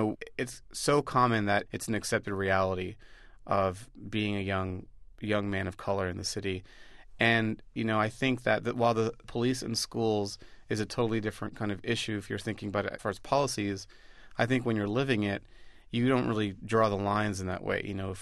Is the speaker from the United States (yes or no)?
yes; Bronx, New York, United States; So I had other run-ins with the police and other issues growing up in the Bronx with police